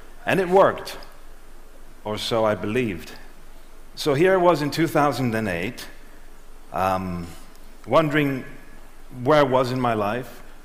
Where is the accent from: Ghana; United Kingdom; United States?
Ghana; also born or lived in Switzerland; I was born in Switzerland and raised in Ghana, West Africa. Ghana felt safe to me as a child. I was free, I was happy.